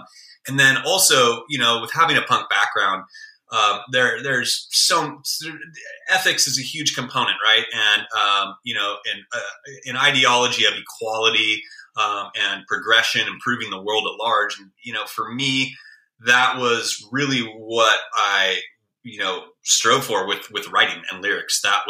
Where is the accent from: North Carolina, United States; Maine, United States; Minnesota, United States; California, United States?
California, United States; growing up in the Bay Area, or to a degree, any urban environment for that matter